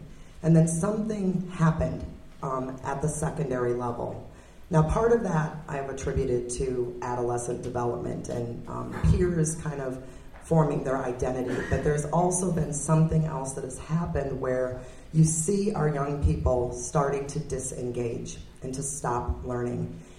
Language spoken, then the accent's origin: English; Madison, Wisconsin, United States; I am from Madison, a native Madisonian. I was born and raised here and graduated from Madison West High School and attended all of the Madison public schools through elementary and secondary ed.